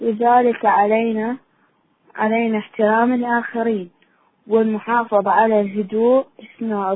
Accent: Iraq; من العراق، عمري 10 سنوات.

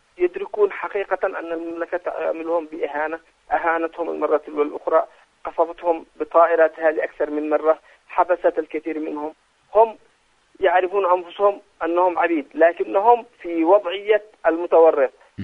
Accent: Yemen; كل نحن كشعب يمني نرفض هكذا أشياء

